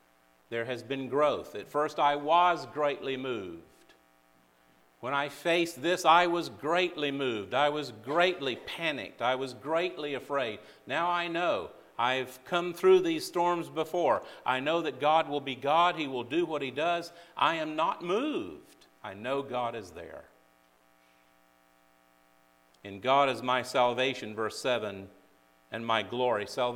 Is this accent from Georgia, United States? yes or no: yes; Atlanta, Georgia, United States; I come from Atlanta, Georgia, and just north of Atlanta is Stone Mountain.